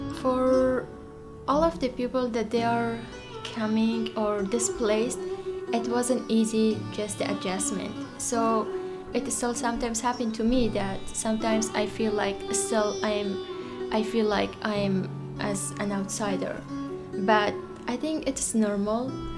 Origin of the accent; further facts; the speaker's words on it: Afghanistan; now in United States; I am from Afghanistan, and I'm the case manager in Canopy NWA. I arrived in the U.S. after the fall of Taliban on August 2021.